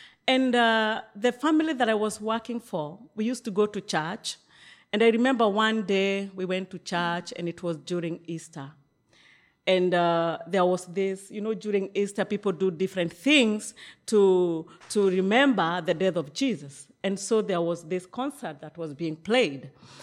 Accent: Nyeri, Nyeri County, Kenya; I come from Kenya, Nairobi. And I was born in a place called Nyeri.

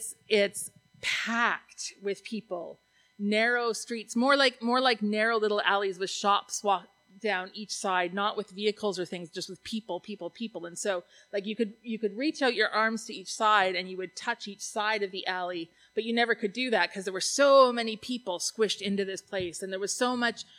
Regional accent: Canada; Because I'm polite Canadian

